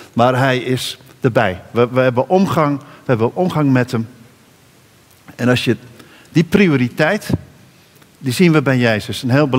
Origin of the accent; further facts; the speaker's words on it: Bible Belt, Netherlands; Wij komen uit de Bijbelbelt. Het vreugdeloze, niks mogen en hunkeren tot de winkels weer een keer opengaan.